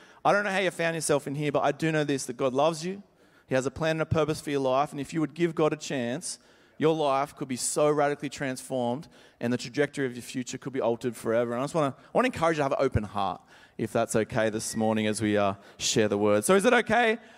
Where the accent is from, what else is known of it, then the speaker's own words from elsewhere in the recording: Sydney, New South Wales, Australia; as you heard, I'm from Sydney. Don't hold it against me.